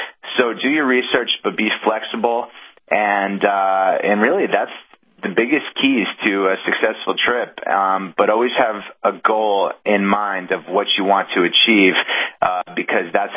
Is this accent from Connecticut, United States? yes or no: yes; Connecticut, United States; So, I grew up going to the beach every summer. I'm from Connecticut, and I grew up going down the Jersey Shore.